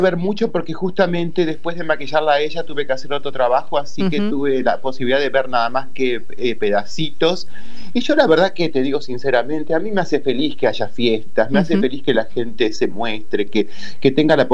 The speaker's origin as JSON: {"language": "Spanish", "town": "Rosario", "region": "Santa Fe", "country": "Argentina", "lives_now": "Buenos Aires, Argentina", "said": "Bueno, Rosario, yo soy de Rosario. Me fui a vivir a la capital"}